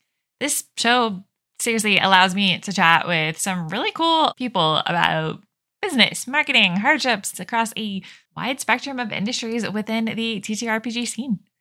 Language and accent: English; the South, United States; I'm definitely not from up here. I am originally from the South, and it's April.